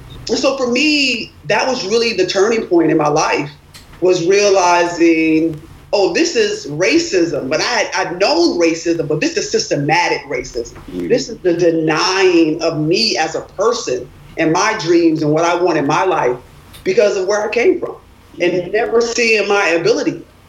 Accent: Rochester, New York, United States; I grew up in Rochester, New York. I was a high school basketball player.

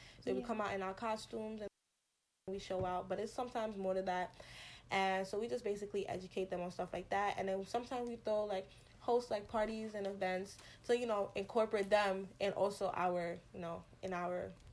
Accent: St. Vincent & Grenadines; born there; I'm also of Caribbean descent. I'm West Indian. I was born in St. Vincent and the Grenadines.

